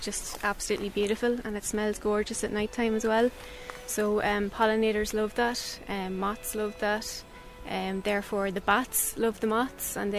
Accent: Ballinode, County Monaghan, Ireland; I am from Ballinode locally, and I've recently actually come back home after being away for a while.

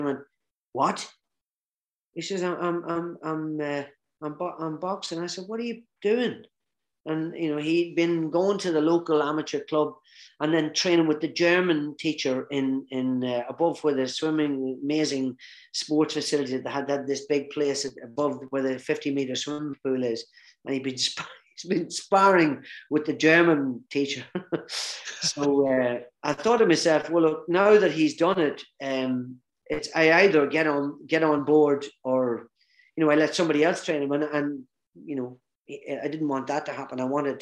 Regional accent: Northern Ireland, United Kingdom; my home country and helped in the way we did to bring peace, even for, you know, several nights throughout the Troubles

